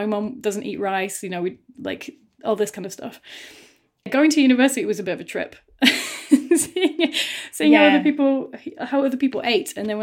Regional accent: Rotherham, Yorkshire and the Humber, United Kingdom; So I'm from Rotherham, which is a town between Sheffield and Doncaster, you know, former mining town, former steel town.

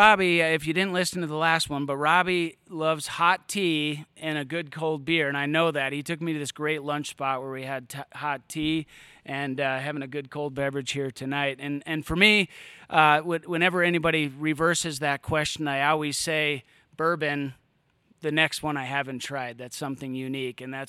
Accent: Fargo, North Dakota, United States; now in Colorado, United States; Yeah, so I grew up in the Dakotas. I graduated high school in Fargo, North Dakota, and moved out to come to Colorado

